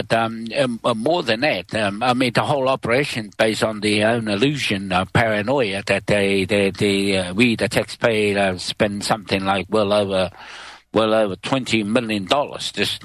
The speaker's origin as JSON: {"language": "English", "region": "Bay of Plenty", "country": "New Zealand", "said": "from the Tuhoi Nation, and I have been involved in the active in this community nationally, internationally for more than 30-40 years."}